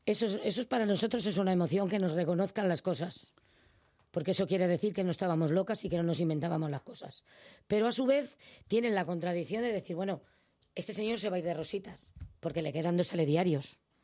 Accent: Madrid, Community of Madrid, Spain; Soy madrileña a tope.

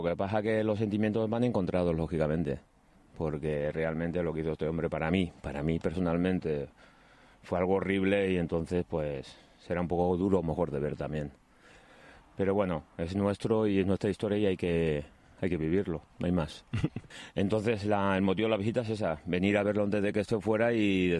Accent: Valencia, Valencian Community, Spain; Somos de Valencia.

